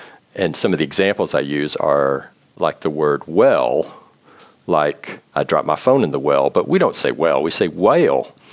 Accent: Texas, United States; now in Marin, United States; That's right. I grew up in the Texas Panhandle.

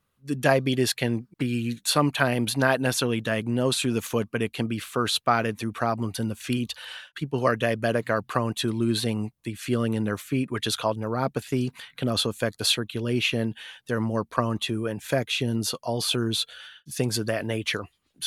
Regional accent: Glendale Heights, Illinois, United States; So my background, I was born in Illinois. I grew up in the west suburbs, Glendale Heights.

